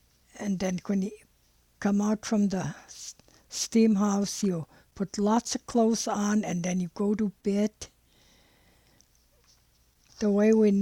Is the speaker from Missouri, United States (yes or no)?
no; Nanwalek, Alaska, United States; from Nanwalek. I'm in Nanwalek. It's 20 miles out of Homer.